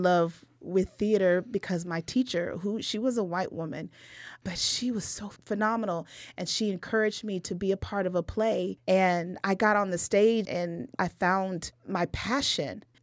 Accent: Fort Myers, Florida, United States; I was born and raised here, and I went to Fort Myers High School. I grew up in the Dunbar community and the old projects.

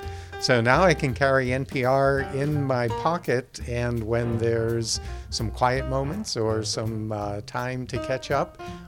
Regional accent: Keokuk, Iowa, United States; I'm from Keokuk, Iowa. I'm a member of Tri-States Public Radio.

